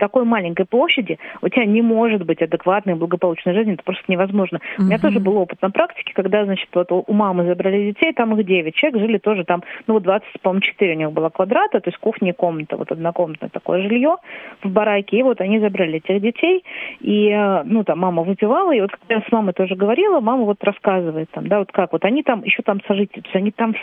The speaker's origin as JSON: {"language": "Russian", "country": "Latvia", "lives_now": "Russia", "said": "Вот я, как бы, понаехавший человек, там, да, я приехала сюда из Латвии"}